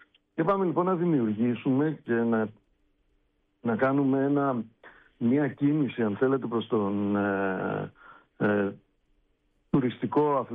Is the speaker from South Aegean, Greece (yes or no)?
yes; South Aegean, Greece; μια και είμαστε και πατριώτες από τα Δωδεκάνησα.